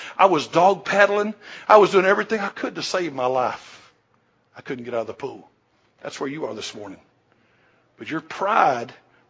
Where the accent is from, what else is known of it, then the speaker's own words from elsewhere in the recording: McEwen, Tennessee, United States; I'm from McEwen, Tennessee, bless God. I grew up on a farm.